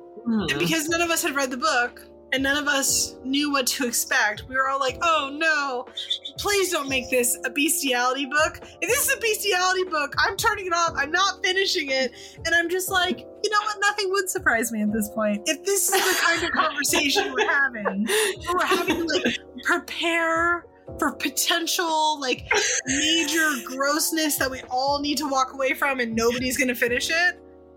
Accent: United States; Like I'm American.

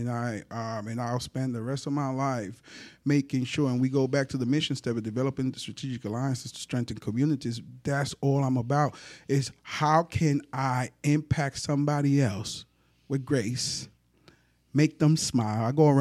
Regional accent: Puerto Rico; English is a second language; now in New York, United States; So here I come from Puerto Rico. I get dumped into the South Bronx, which was strictly African-American and Puerto Ricans, right? I don't fit none. I ain't listen to hip hop and didn't speak English

